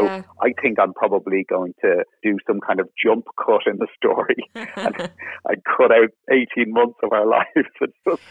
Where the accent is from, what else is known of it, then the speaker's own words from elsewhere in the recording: Ballybrack, Leinster, Ireland; I grew up in Ballybrack, which is in South Dublin